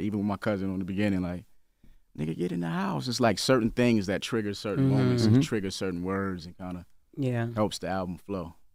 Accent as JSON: {"language": "English", "region": "South Carolina", "country": "United States", "said": "It's a lot of people that still don't know I'm from South Carolina, even though I waved the flag so heavily."}